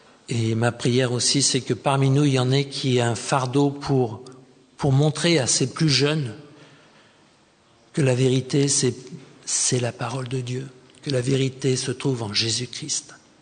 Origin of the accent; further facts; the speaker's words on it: France; j'ai été élevé en France, mais je suis vraiment devenu chrétien à Seattle, la ville de Nancy